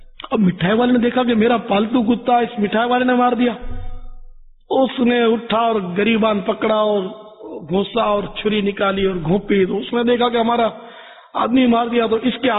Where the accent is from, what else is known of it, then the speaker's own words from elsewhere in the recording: Pakistan; born there; میں اگرچہ پاکستان میں پیدا ہوا ہوں, کتیانہ کبھی گیا نہیں, لیکن ظاہر ہمارے ماں باپ تو وہیں کے تھے.